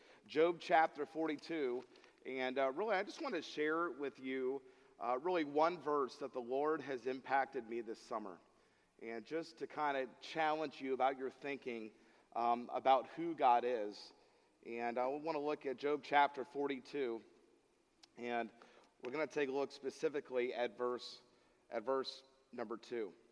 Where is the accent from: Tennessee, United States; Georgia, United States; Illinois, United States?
Georgia, United States; Atlanta; And really, I'm not a Michael Jordan fan. I grew up in Atlanta. I like Dominique Wilkins.